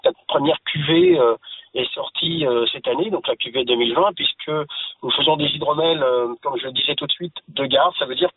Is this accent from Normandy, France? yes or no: yes; Mortagne-au-Perche, Normandy, France; born there; moi je suis natif percheron puisque je suis né à Mortagne-au-Perche.